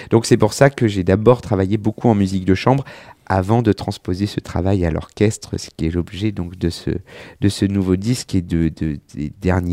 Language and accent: French; Auvergne-Rhône-Alpes, France; je suis né en Auvergne et c'est vrai que très vite, j'ai baigné dans cet univers du musette et de la musique populaire